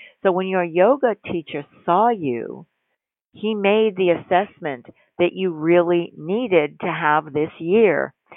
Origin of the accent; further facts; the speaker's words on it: New York, United States; And I'm from New York, and I know about Bellevue.